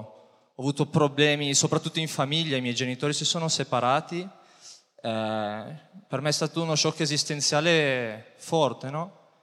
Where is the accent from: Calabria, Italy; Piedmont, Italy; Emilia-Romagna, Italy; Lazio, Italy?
Piedmont, Italy; Saluzzo; Io sono di Saluzzo proprio